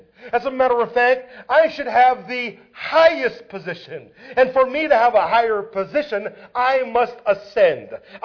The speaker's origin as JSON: {"language": "English", "country": "United States", "said": "Now, I know it's not politically correct to say the American way, but I'm an American."}